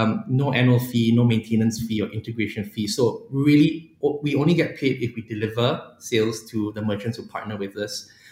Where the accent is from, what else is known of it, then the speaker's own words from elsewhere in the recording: Malaysia; not just because I'm Malaysian.